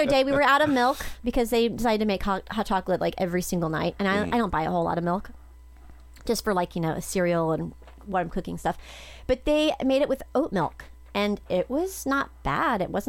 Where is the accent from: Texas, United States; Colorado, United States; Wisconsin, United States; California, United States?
California, United States; But, you know, growing up here in California, it starts to rain